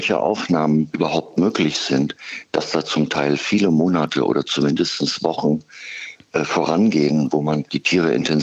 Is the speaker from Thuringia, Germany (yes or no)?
yes; Thuringia, Germany; Ich komme ja aus dem Thüringer Wald